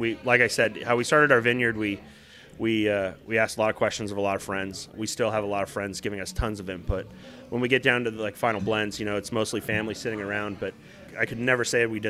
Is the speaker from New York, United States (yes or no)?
no; Long Beach, California, United States; I grew up in Long Beach